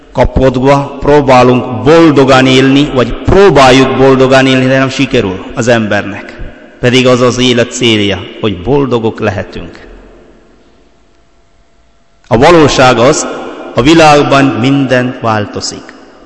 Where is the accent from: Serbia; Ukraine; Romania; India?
India; Kerala; Hungarian is a second language; now in Hungary; Dél-Indiából származom, India elég nagy ország, teljesen Dél-Indiából, úgy hívják az államot, Kerala